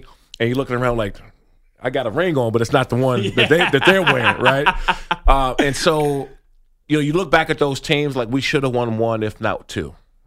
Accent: Maryland, United States; I grew up in the Prince George's County, Maryland, Washington, D.C. area. So I grew up in a time where it was really rough there.

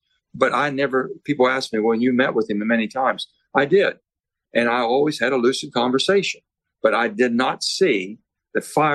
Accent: Pennsylvania, United States; You might be in Pittsburgh, close to my hometown.

